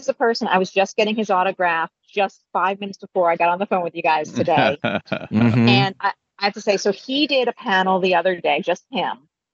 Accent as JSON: {"language": "English", "region": "Maryland", "country": "United States", "said": "and remembered that I was from Maryland, which he was impressed about."}